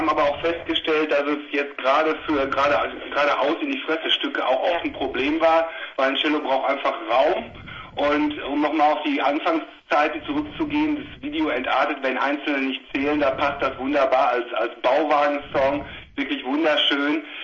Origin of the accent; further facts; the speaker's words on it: Dortmund, North Rhine-Westphalia, Germany; Ja, aus Dortmund.